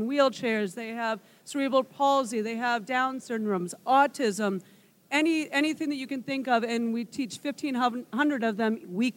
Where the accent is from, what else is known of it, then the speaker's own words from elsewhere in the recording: Iowa, United States; I grew up in Iowa.